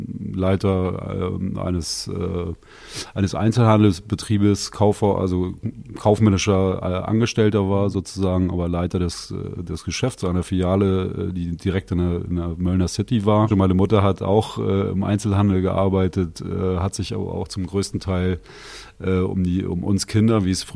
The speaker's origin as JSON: {"language": "German", "town": "Mölln", "region": "Schleswig-Holstein", "country": "Germany", "tie": "born or raised there", "said": "bin ich gebürtiger Schleswig-Holsteiner, bin 19 Jahre lang in Mölln groß geworden"}